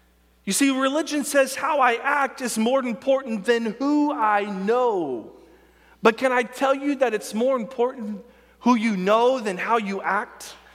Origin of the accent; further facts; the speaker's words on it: Oklahoma, United States; And I said, man, I'm from Oklahoma. There's a church on every corner.